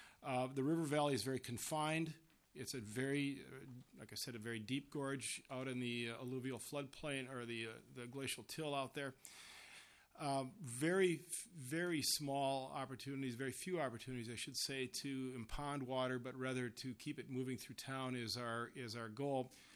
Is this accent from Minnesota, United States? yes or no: yes; Granite Falls, Minnesota, United States; I'm from Granite Falls. I'm the mayor of Granite Falls.